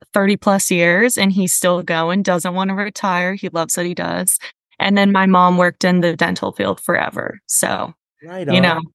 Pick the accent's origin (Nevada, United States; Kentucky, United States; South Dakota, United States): Nevada, United States; Henderson; also born or lived in Las Vegas; So I was born here in Las Vegas and then was born and raised in Henderson, Nevada, all the way up until I went to Cal Poly and then ended up moving back. So, you know, a Las Vegas native